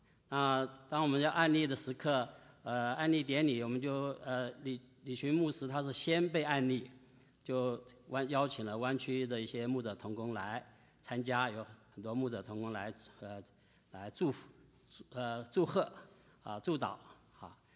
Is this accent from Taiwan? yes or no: yes; Taiwan; moved away as an adult; also born or lived in Nanjing; now in United States; 我是出生在南京的啊，在两岁。啊，1949年到台湾去，在台湾长大啊，受教育啊，成长，然后到美国来。我40岁才到美国来留学